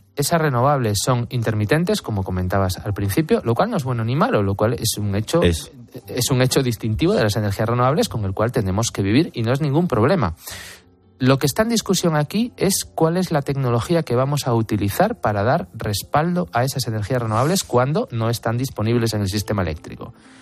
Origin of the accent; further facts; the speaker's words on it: Asturias, Spain; En Navidad estábamos en mangas de camisa, sí, en Asturias, sí, en mi tierra.